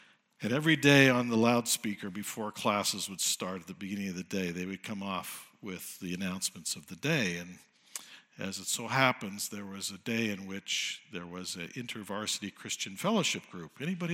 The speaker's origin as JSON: {"language": "English", "town": "Richmond", "region": "British Columbia", "country": "Canada", "tie": "born or raised there", "also_born_or_lived": "Edmonton, Canada / Cleveland, United States", "said": "We drove by our house that I grew up in, number 2 road in Richmond. I was born in Edmonton, and we moved to Cleveland, Ohio, because that's where my father was pastoring, and then back to Alberta, then back here to Richmond."}